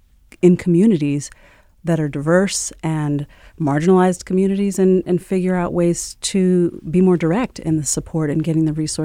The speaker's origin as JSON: {"language": "English", "region": "Southern US", "country": "United States", "tie": "born or raised there", "said": "You know, I grew up in the South. I come from, you know, a Black working class family."}